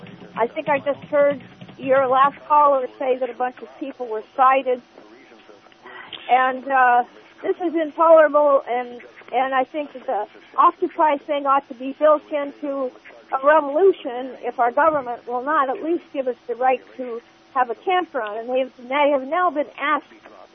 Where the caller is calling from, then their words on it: Menlo Park, California, United States; Well, I'm in the area of Menlo Park in Redwood City, across the mountain.